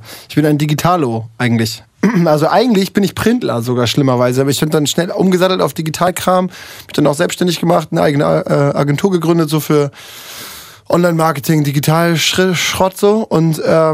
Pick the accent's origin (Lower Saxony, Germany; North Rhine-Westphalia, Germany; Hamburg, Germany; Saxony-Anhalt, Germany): Lower Saxony, Germany; Zeven; ich bin da geboren. Mhm. Ich wurde in Zeven geboren und bin dann halt ein Dorf weitergezogen und dann noch ein Dorf weitergezogen, ich bin da nie weggekommen.